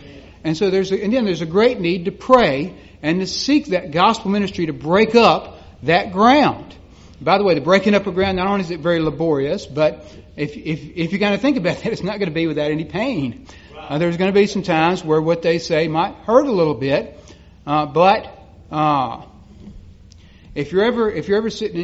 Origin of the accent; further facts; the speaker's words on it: Mississippi, United States; I remember when I grew up in South Mississippi, we used to plant ryegrass plots to deer hunt off of.